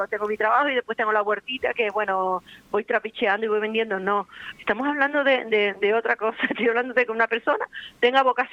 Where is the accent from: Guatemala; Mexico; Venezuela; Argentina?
Venezuela; born there; Yo nací en Venezuela y me encanta una arepa